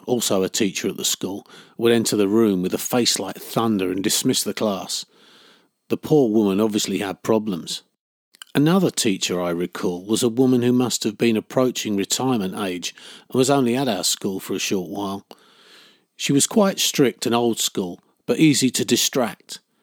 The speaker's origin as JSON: {"language": "English", "town": "Chatham", "region": "South East England", "country": "United Kingdom", "tie": "born or raised there", "said": "My parents, like theirs, were born and raised in Chatham, as were me and my brothers. When I walk those streets, there are decades-old memories and stories on every corner."}